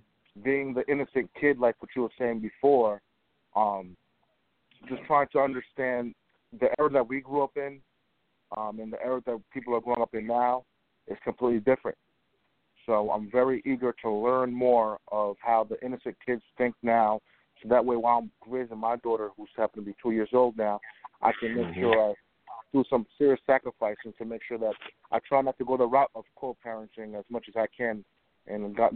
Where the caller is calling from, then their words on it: Rockland, New York, United States; I'm calling from Rockland, New York.